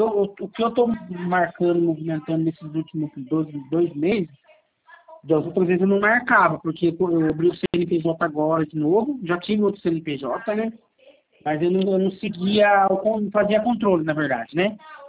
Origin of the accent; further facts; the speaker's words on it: Mogi Mirim, São Paulo, Brazil; Eu sou de Mogi Mirim, né?